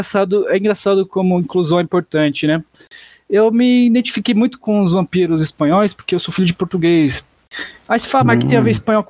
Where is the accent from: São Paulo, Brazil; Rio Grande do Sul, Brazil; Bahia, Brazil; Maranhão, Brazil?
São Paulo, Brazil; E sou aqui de São Paulo